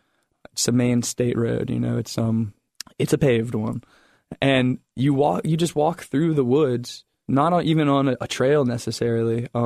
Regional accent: Roseland, Virginia, United States; I'm from Roseland.

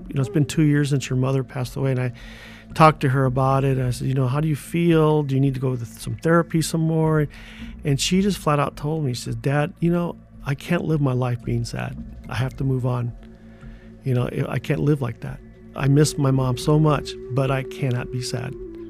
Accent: San Diego, California, United States; I'm from San Diego. We're from the Kuya people from on the beach, on the ocean. We're Kuya.

